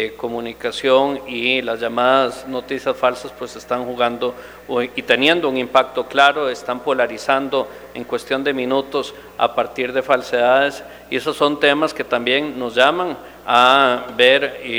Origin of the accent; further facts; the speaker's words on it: Costa Rica; la nueva realidad en la que nos enfrentamos como sociedad costarricense